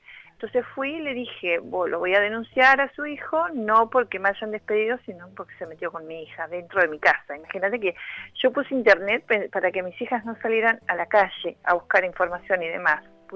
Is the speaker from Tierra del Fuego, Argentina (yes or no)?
no; Cipolletti, Río Negro, Argentina; Yo soy de Cipolletti, Río Negro